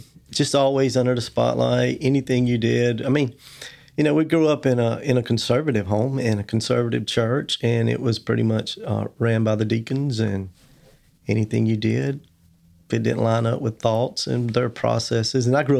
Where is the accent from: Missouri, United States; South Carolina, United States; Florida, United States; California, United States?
South Carolina, United States; Gaffney; born there; I was born in Gaffney, South Carolina, in the upstate.